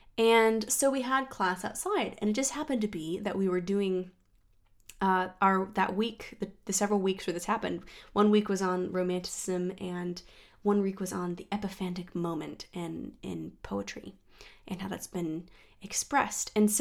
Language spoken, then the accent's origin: English; Colorado, United States; You know, I come from Colorado where we got tons of snow.